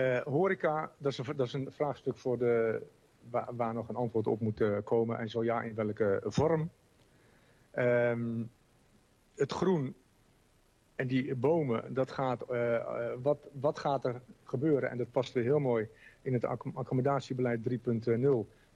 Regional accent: Wijhe, Overijssel, Netherlands; born there; Het dorp waar ik geboren ben, Weijen, maakt onderdeel uit van de gemeente Olst Weijen.

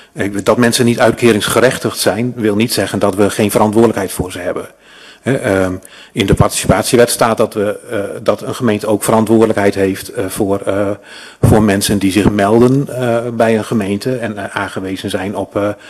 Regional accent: Kampen, Overijssel, Netherlands; Ik kom namelijk toevallig uit Kampen.

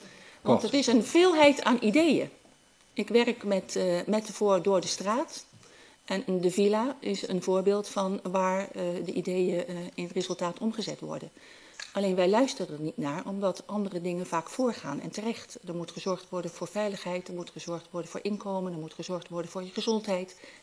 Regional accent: Gelderland, Netherlands; Omdat wij als Achterhoekers het verdommen om Haags te worden.

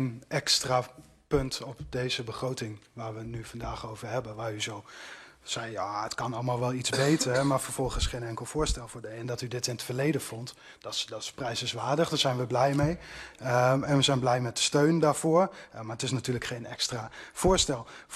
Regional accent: Groningen, Netherlands; waar we als Groningers

